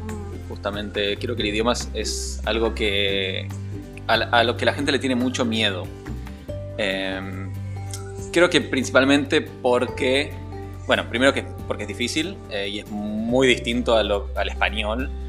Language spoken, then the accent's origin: Spanish; Tucumán, Argentina; also born or lived in Buenos Aires; Yo soy nacido en la ciudad de Buenos Aires, en Capital Federal, y después me fui a vivir al norte, a la provincia de Tucumán, y toda mi familia es de Tucumán, así que nada, yo me considero tucumano, aunque en el documento soy porteño